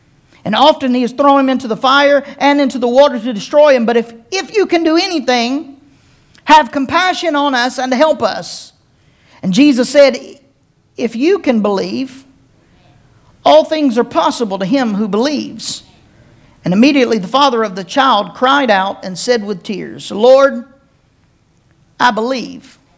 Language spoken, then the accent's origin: English; East Coast, United States; But I was raised on the East Coast.